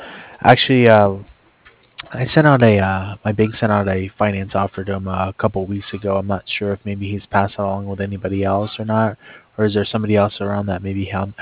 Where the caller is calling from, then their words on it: Cardiff, California, United States; I'm calling over from Cardiff.